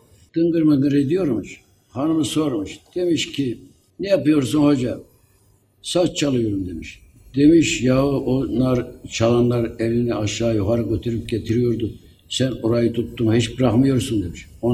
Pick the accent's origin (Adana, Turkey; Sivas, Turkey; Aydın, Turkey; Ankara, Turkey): Sivas, Turkey; Sivri Alan; born there; Ben Şarkışla ilçesinin Sivri Alan köyünde 1894'te dünyaya gelmişim.